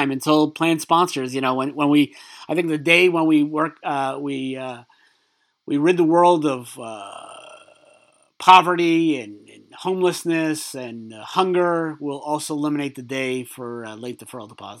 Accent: Brooklyn, New York, United States; Back as a kid growing up in Brooklyn, there's certain places you wouldn't want to go out at night.

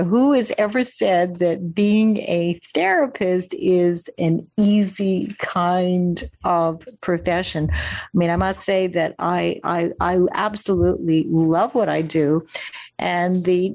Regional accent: Winnipeg, Manitoba, Canada; I grew up in an Orthodox Jewish family in Winnipeg, Canada. My mother was a teacher. And my father was a writer, and he did some farming.

